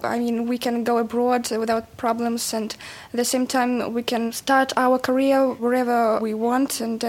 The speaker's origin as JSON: {"language": "English", "region": "Karachay-Cherkessia", "country": "Russia", "said": "I'm from Krocheva Circassian Republic. I'm 17 years old."}